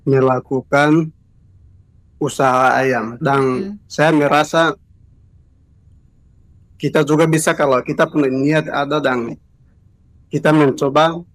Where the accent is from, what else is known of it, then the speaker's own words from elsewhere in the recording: Papua, Indonesia; kita orang Papua jangan ke pasar jadi pembeli.